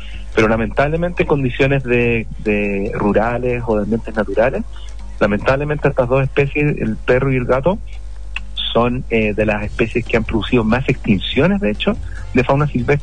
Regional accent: Chile; es deber de nosotros como chilenos cuidar nuestro patrimonio natural

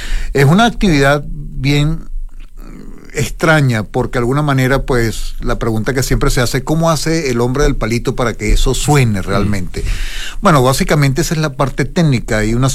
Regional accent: Barquisimeto, Lara, Venezuela; born there; Soy venezolano, nací en Barquisimeto, en Venezuela, de padres europeos. Mi padre era italiano, mi madre española

